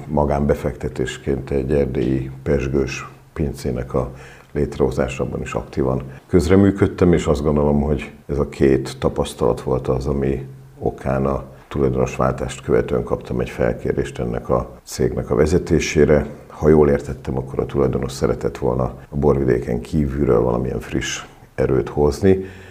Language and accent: Hungarian; Győr, Győr-Moson-Sopron, Hungary; Az ország túlsó végéből érkeztem, én alapvetően győri vagyok